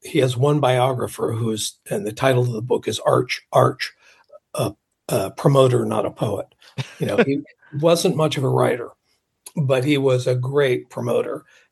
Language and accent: English; West Coast, United States; I grew up on the West Coast, so a lot of people, felt that PCL was equal to the major leagues.